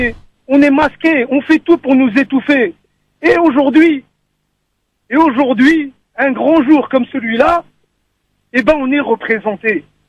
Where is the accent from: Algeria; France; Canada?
Algeria; also born or lived in Tunisia; Je suis algérien et tunisien aujourd'hui.